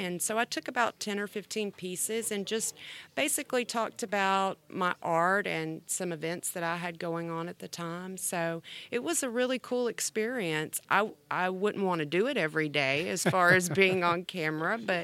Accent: Florida, United States; now in Birmingham, United States; I used to kind of say, oh, well, I'm from Florida. That's my home state. That's my hometown.

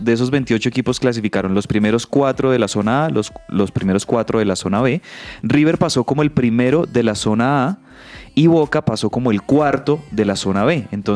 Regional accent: Colombia; no lo decimos solo porque somos colombianos

